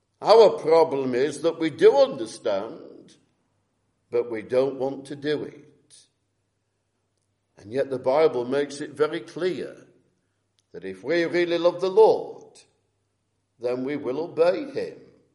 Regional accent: Morecambe, North West England, United Kingdom; in my old home church, I was brought up in Morecambe.

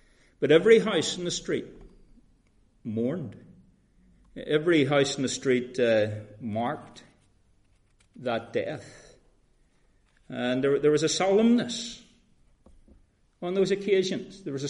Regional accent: Belfast, Northern Ireland, United Kingdom; I remember as a boy growing up in Ardlawn Street in East Belfast, just in the shadow of Harland and Wolfe.

